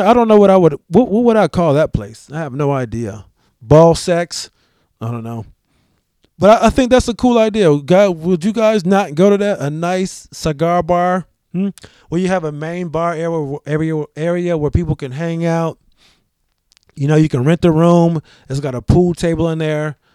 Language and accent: English; New York, United States; Being a New Yorker, I would probably bring somebody in from New York to do some nice wings